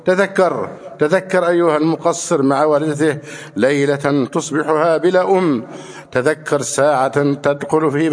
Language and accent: Arabic; Egypt